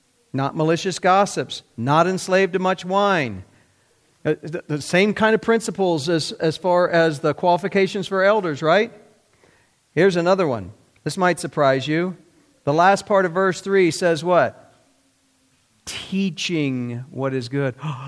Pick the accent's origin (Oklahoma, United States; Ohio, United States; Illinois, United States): Ohio, United States; I'm from Ohio. I'm just a short guy from Ohio. You know, where I'm from, grass grows free.